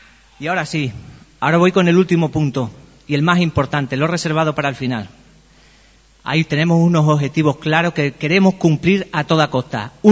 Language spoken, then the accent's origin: Spanish; Guareña, Extremadura, Spain; lo bien que voy a hablar de mi pueblo y de nuestras gentes. Tenemos un tejido asociativo aquí en Guareña que ha crecido exponencialmente en estos últimos 5 o 6 años.